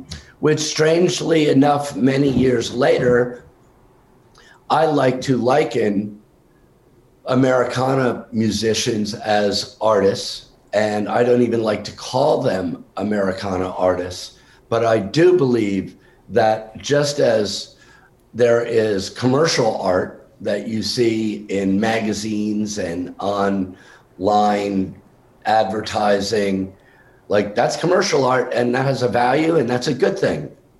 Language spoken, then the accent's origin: English; Vermont, United States; growing up in Vermont, we would go to bluegrass festivals and fiddle contests all the time.